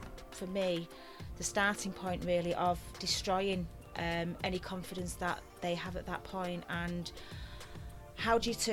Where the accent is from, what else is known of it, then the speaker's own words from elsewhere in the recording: Salford, North West England, United Kingdom; it wasn't tough for me because I grew up in Salford. You know, it was my home.